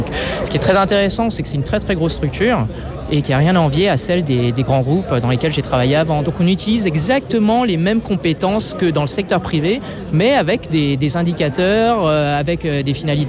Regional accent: Brittany, France; J'ai grandi en Bretagne. Je suis né, j'ai grandi en France. J'ai des parents qui sont réfugiés politiques

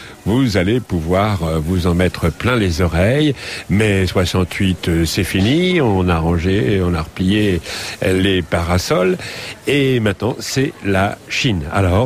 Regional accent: France; Nous, on est français.

